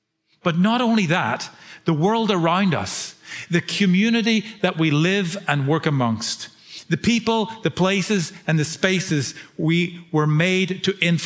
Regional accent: Northern Ireland, United Kingdom; I'm not from Belfast, by the way, but really close. I studied in Belfast, as did my wife. Grew up just south of Belfast, studied in Belfast

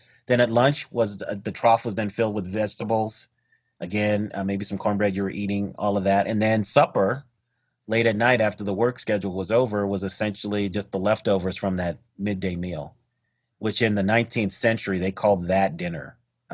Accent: Denver, Colorado, United States; I grew up in Denver, Colorado, which probably lost me with street cred with a lot of people.

